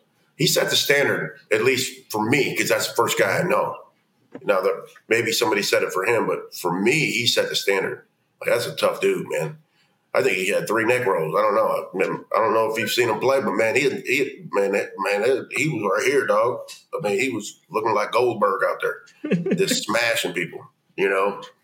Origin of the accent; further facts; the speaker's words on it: Ohio, United States; I'm from Ohio. I'm not sitting there watching Wisconsin football.